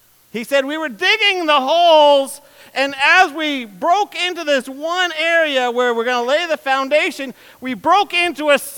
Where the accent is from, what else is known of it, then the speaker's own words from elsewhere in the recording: New York, United States; I said, I'm from New York.